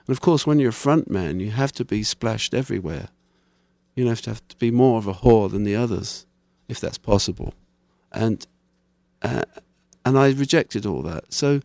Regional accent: United Kingdom; yes, we're British, part of the British invasion and all

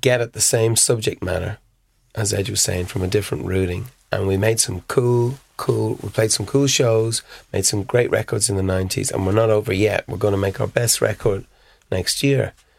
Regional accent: Dublin, Leinster, Ireland; We were Irish. We're from Dublin.

